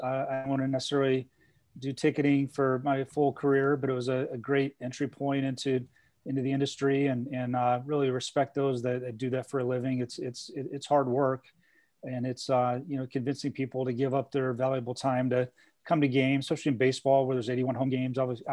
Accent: Peoria, Illinois, United States; You know, I grew up in Peoria, Illinois, so just a couple hours across the border

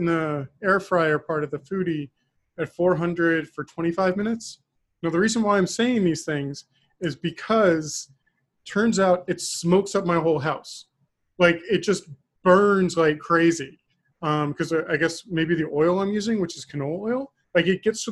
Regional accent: Texas, United States; I'm a Texan.

